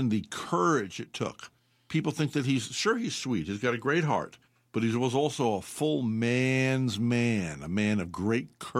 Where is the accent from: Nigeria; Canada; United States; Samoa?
United States; Poughkeepsie, New York; My mother was born in Newburgh. I'm from Poughkeepsie.